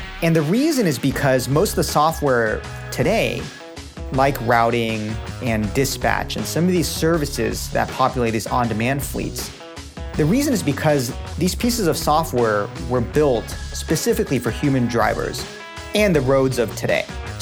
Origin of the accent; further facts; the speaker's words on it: Cupertino, California, United States; I grew up in Cupertino